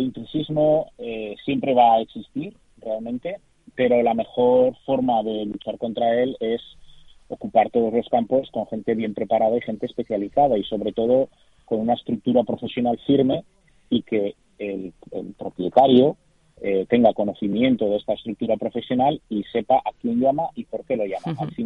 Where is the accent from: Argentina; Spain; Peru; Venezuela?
Spain